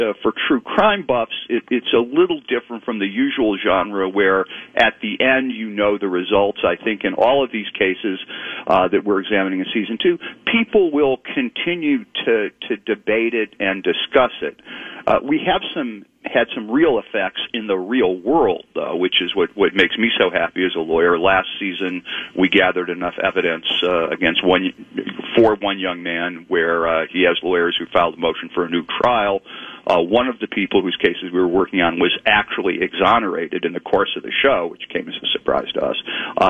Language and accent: English; East Cleveland, Ohio, United States; moved away; I left in the 70s, mm-hmm. but I grew up in East Cleveland, Cleveland Heights area, centered around Coventry Road back when that was a thing.